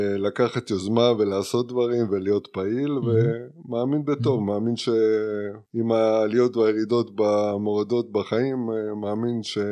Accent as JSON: {"language": "Hebrew", "town": "Ashkelon", "region": "Southern District", "country": "Israel", "lives_now": "Jerusalem, Israel", "said": "בעיקרון אני ירושלמי כבר כמה שנים, במקור מאשקלון. הגעתי לעיר בעקבות הגורל, בעקבות העבודה."}